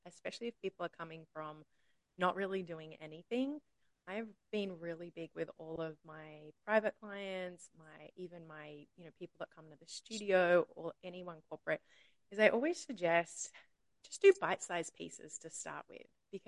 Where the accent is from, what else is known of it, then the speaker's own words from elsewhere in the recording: Sydney, New South Wales, Australia; now in United States; I am Australian. From Sydney, so if anyone's like, "Where is her accent from?"